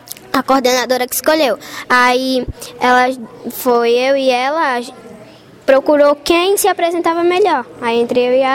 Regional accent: Rio Grande do Norte, Brazil; tenho 12 anos, estudo na Escola Estadual Antônio de Oliveira Fagundes e sou do Rio Grande do Norte.

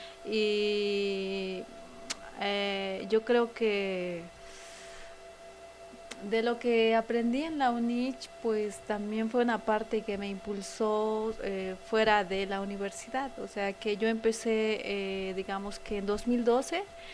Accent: Zinacantán, Chiapas, Mexico; Soy originaria de Sinacantán

